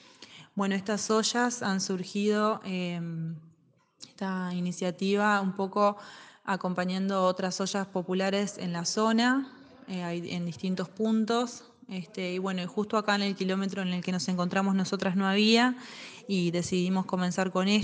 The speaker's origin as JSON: {"language": "Spanish", "region": "San José", "country": "Uruguay", "said": "Soy de San José, Uruguay."}